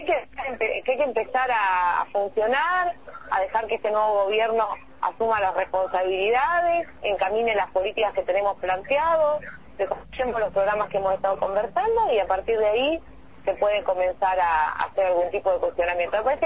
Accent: Argentina; simplemente nosotros tenemos el fuerte compromiso, yo lo tengo como argentina

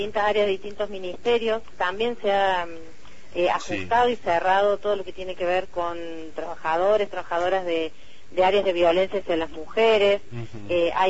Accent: Córdoba, Argentina; accent: Córdoba; me dijo, sos demasiado cordobesa para hablar en las radios.

